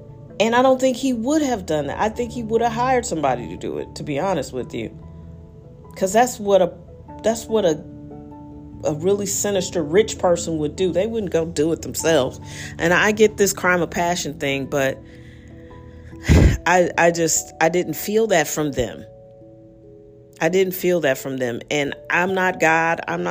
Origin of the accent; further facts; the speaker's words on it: St. Louis, Missouri, United States; And what was weird to me is I'm from St. Louis.